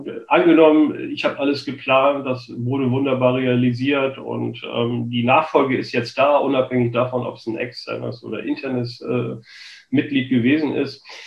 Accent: Kiel, Schleswig-Holstein, Germany; now in Hamburg, Germany; Ich komme ja ursprünglich aus Kiel

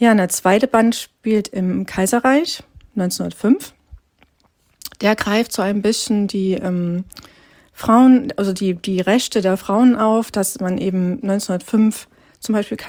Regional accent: Saxony, Germany; now in Dithmarschen, Germany; ich stamme ursprünglich aus Sachsen. Bin 2014 nach Dithmarschen gezogen an die Nordsee

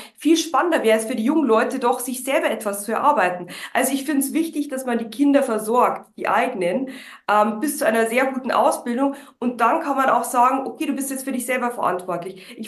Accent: Bavaria, Germany; accent: Bavarian; aber du hörst es auch in meinem Akzent, ich komme aus Bayern

